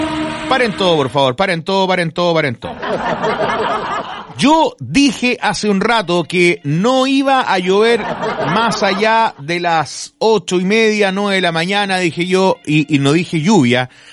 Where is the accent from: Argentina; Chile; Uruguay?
Chile; Somos chilenos, ¿cómo no vamos a encontrar alguna forma? Siempre el chileno busca alguna forma de poder economizar